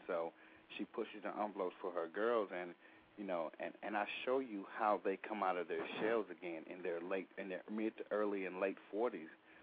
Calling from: Atlanta, Georgia, United States; Well, I'm actually calling from Atlanta.

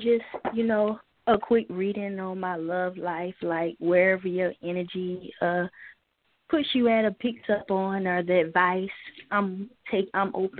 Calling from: South Carolina, United States; I'm calling from South Carolina.

